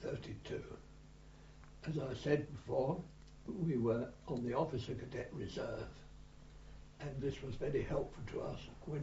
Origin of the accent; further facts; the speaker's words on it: London, United Kingdom; born there; I was born in Muswell Hill, London, in 1914.